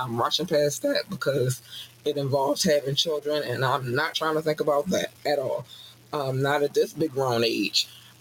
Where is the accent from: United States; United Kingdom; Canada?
Canada; I can't help how I talk because I'm Canadian.